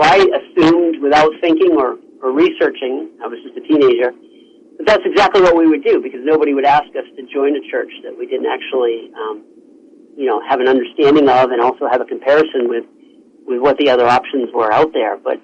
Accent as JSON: {"language": "English", "region": "New Hampshire", "country": "United States", "tie": "born or raised there", "said": "My family has got French-Canadian background, and I was born originally in New Hampshire and went to school there."}